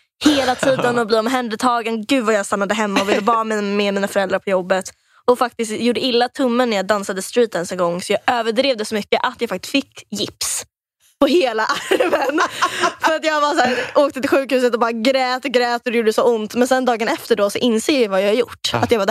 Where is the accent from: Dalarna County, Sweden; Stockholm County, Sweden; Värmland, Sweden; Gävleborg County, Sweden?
Stockholm County, Sweden; Bromma; då hade jag liksom gått i grundskolan hemma i Bromma där jag bodde.